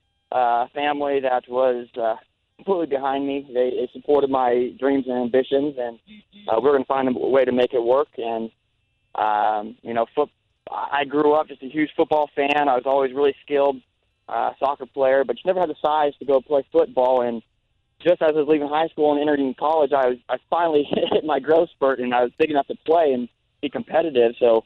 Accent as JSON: {"language": "English", "town": "Overland Park", "region": "Kansas", "country": "United States", "tie": "born or raised there", "said": "chose Missouri a lot based on just the location to where I grew up in Overland Park"}